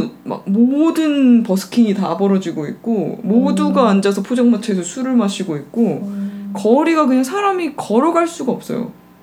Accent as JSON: {"language": "Korean", "town": "Masan", "region": "South Gyeongsang", "country": "South Korea", "tie": "born or raised there", "said": "왜냐면 근데 저는 어렸을 때 마산을 살았었잖아."}